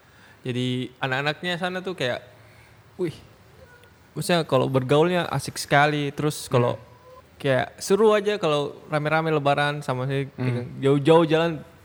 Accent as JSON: {"language": "Indonesian", "town": "Jayapura", "region": "Papua", "country": "Indonesia", "tie": "born or raised there", "said": "BTW saya kan dari Jayapura."}